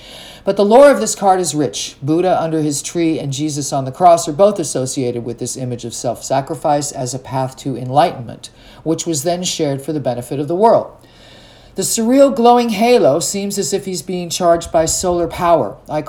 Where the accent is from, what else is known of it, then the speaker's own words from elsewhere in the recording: California, United States; I'm a Californian. We did have an earthquake yesterday